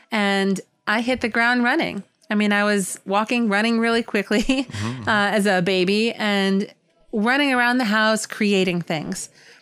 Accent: New York City, New York, United States; So I was born in Manhattan on the Upper West Side.

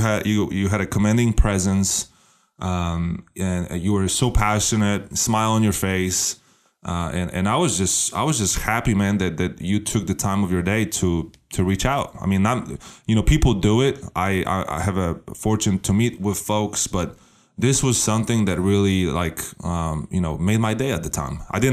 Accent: Poland; English is a second language; moved away as an adult; now in United States; I'm from Poland and I came here when I was 19.

